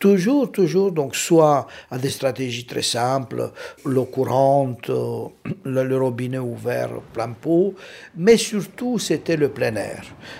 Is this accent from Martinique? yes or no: no; Romania; moved away as an adult; Oui, j'ai quitté la Roumanie à 30 ans, après une période d'enseignement dans l'université, d'activité dans la presse.